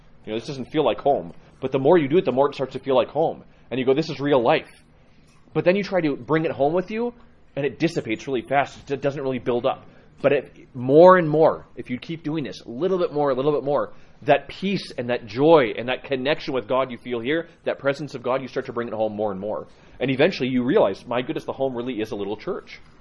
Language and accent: English; California, United States; now in Salt Lake City, United States; no one goes to Salt Lake here to go to the beach, from what I understand, but I grew up in California